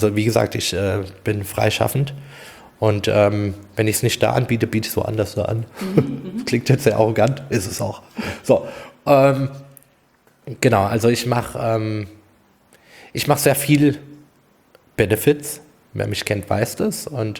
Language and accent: German; Hesse, Germany; Das war in Hanau, ich komme ja aus Hessen.